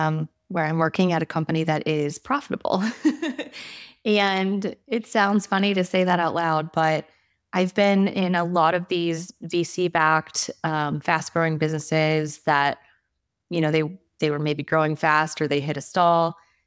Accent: Indiana, United States; Yeah, I was raised in the Midwest. So I live in Indiana, and I've lived here the majority of my life.

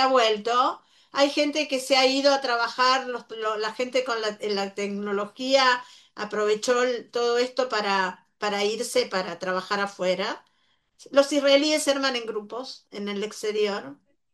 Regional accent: Mendoza, Argentina; toda la vida se dijo en Mendoza, yo soy de Mendoza

